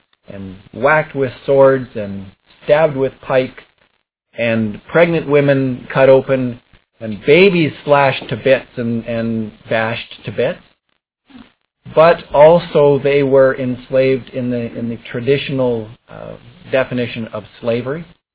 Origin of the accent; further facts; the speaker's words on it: Lethbridge, Alberta, Canada; I was born and raised in Lethbridge, and I grew up right next door to Sven Erickson.